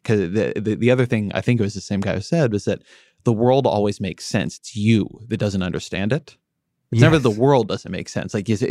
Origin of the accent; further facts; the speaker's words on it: United States; So I'm American. I'd never heard